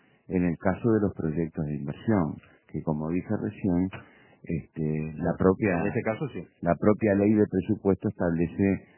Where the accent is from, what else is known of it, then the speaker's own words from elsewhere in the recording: Uruguay; lo digo como uruguayo